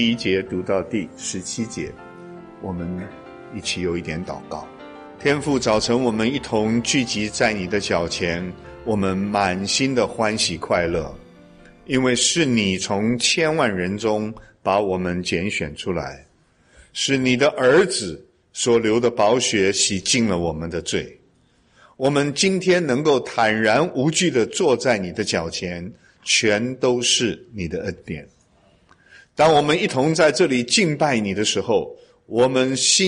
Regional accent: China; 有一点像我们中国人的挽歌

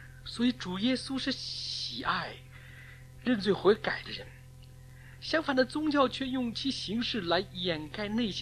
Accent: China; 今天呢，我们中国人在讲精神文明建设

